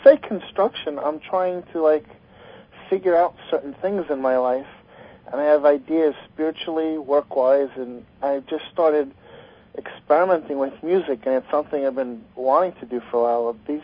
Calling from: New York, United States; No, New York State. I'm on Long Island.

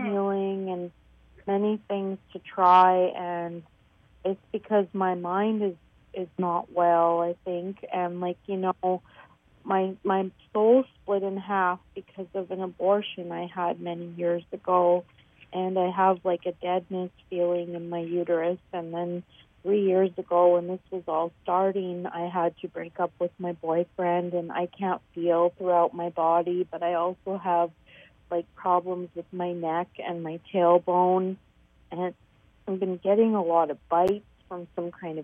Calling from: Canada; I'm calling from Canada.

